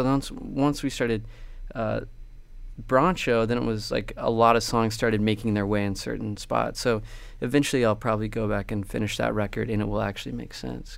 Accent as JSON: {"language": "English", "region": "Oklahoma", "country": "United States", "tie": "born or raised there", "said": "Where I grew up in Oklahoma, I was listening to a lot of Top 40"}